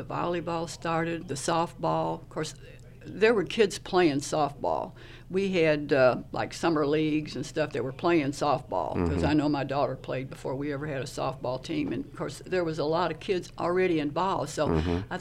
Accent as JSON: {"language": "English", "town": "Detroit", "region": "Michigan", "country": "United States", "said": "Like me, I told you I was from Detroit, so football was our sport."}